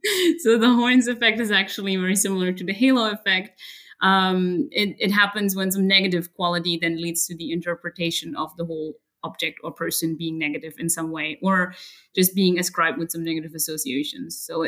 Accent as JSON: {"language": "English", "country": "Germany", "second_language": "English", "said": "I'm the head of science at eCulture. I'm originally from Germany."}